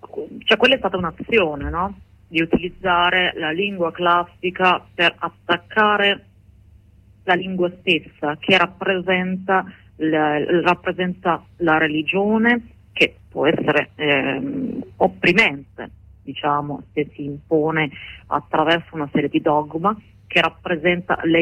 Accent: Morocco; now in Italy; la Francia è stato un paese che ha fortemente influenzato il Marocco, il mio paese di origine.

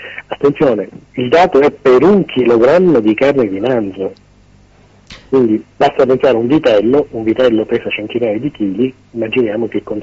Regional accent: Sicily, Italy; Io sono siciliano

